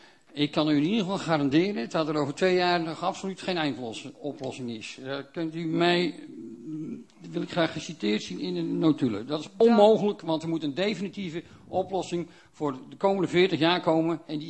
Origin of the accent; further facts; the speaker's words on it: Volendam, North Holland, Netherlands; Ja, ik kom uit Volendam en ik stem niet tegen, voorzitter.